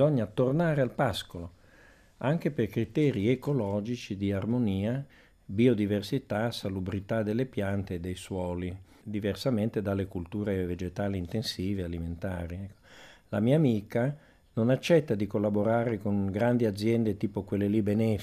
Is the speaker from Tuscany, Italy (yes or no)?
no; Piedmont, Italy; Osella, che è la più credibile e che è anche delle mie parti, provincia di Cuneo